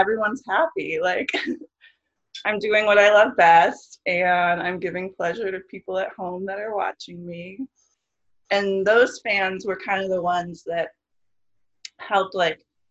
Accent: Indiana, United States

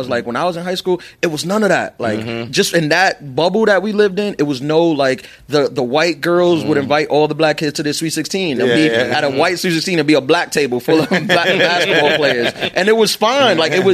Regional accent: New York, United States; And I, like I said, I'm from New York. I went to school in Long Island, SUNY Old Westbury.

